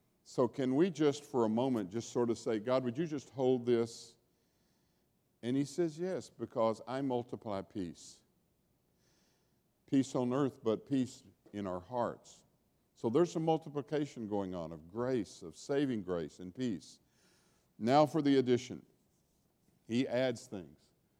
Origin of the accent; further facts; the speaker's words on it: the South, United States; yes, of course, you know, you think that, but I'm from the South, and I know it's a virtue.